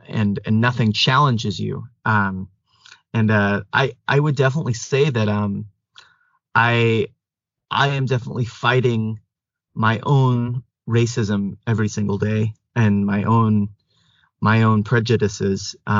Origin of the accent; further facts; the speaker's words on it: Utah, United States; I want to say, because I'm also from Utah, and I think I can comfortably say at this point that I was raised in a family.